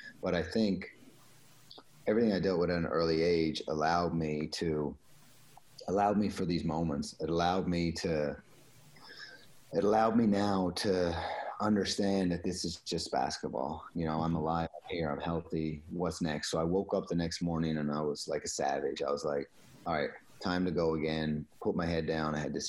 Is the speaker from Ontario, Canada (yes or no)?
no; Newfoundland and Labrador, Canada; I'm coming from Newfoundland. Like, the second plane ride I had was when I left Newfoundland to go to Toronto.